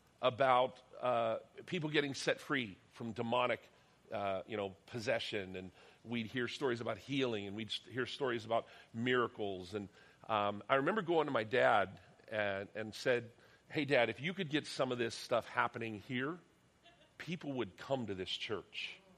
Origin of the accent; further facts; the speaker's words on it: Pennsylvania, United States; Why is it when I was growing up, my dad was a pastor, I grew up in Western Pennsylvania